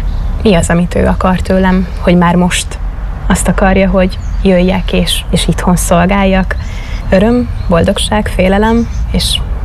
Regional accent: Berehove, Zakarpattia Oblast, Ukraine; Beregújfaluból származom, 23 éves vagyok

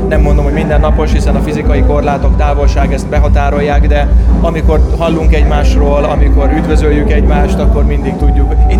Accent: Hungary; Mi itt magyarok vagyunk, magyar szívet akarjuk megszólítani magyar énekekkel, magyar hangon

